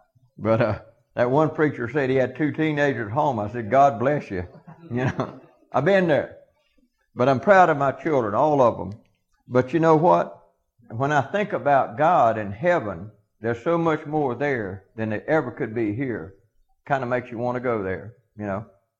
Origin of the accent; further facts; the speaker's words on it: Georgia, United States; I grew up extremely poor in South Georgia.